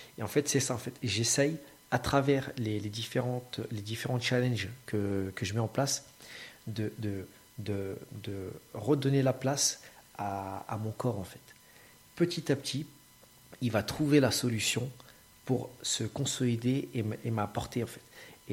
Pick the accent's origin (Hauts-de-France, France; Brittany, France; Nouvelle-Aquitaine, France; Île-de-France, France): Île-de-France, France; Paris; C'est vu que moi, je suis parisien, que je suis né à Paris, j'y suis depuis toute ma vie.